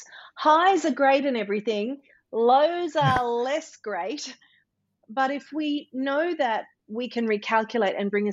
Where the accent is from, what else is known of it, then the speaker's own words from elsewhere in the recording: Mackay, Queensland, Australia; moved away as an adult; also born or lived in New York City; how I grew up in Mackay in North Queensland and had a dream to be a professional singer and move to America. I went and I accomplished that. I was in New York City for 20 years